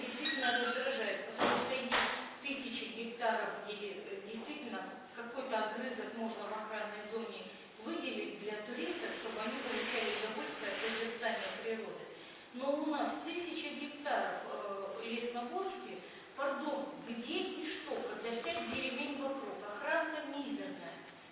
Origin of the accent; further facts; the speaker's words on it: Moscow Oblast, Russia; Мы боялись сказать, что мы из Подмосковья.